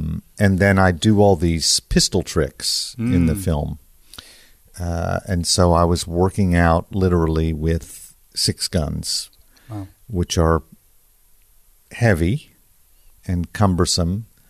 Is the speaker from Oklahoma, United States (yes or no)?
yes; Oklahoma, United States; I'm from Oklahoma.